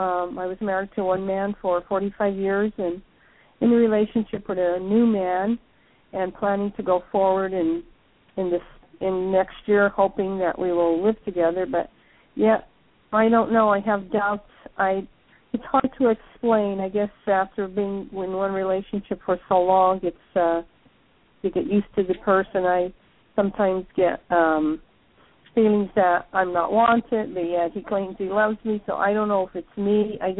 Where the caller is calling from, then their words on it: Pennsylvania, United States; I'm calling from Pennsylvania.